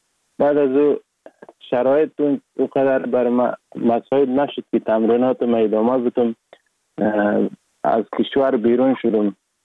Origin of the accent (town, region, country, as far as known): Sheberghan, Jowzjan, Afghanistan; born or raised there; also born or lived in Sar-e Pol